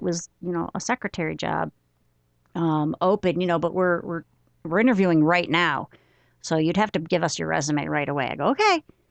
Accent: Buffalo, New York, United States; I am still a very proud Buffalonian. I am absolutely a proud Buffalonian. And I am fortunate that, you know, I have a lot of family there and I still work there quite often

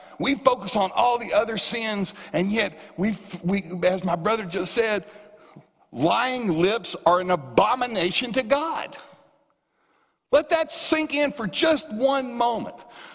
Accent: the South, United States; hey, man, I'm from the South, and I'm pretty slow.

